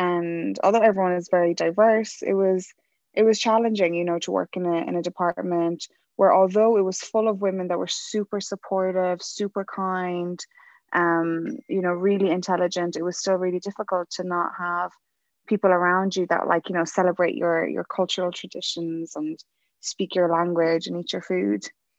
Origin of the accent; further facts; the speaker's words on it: Ireland; So I grew up in Ireland my entire life, 24 years. So I'm, although Kurdish from Iraq, I'm really an Irish girl at heart. And sometimes the more I speak about Ireland, the more people can hear the accent come through. But I lived in Ireland for 24 years.